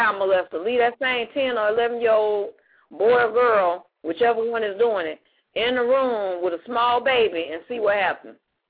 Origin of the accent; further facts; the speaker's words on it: Jacksonville, Florida, United States; also born or lived in Miami; I was raised up down in Florida and in Jacksonville and Miami and down in the reggaeton area, and that's just how they do.